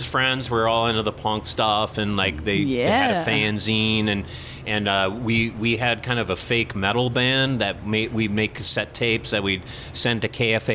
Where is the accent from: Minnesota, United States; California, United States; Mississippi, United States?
Minnesota, United States; Golden Valley; I did. I grew up in Golden Valley, Minnesota.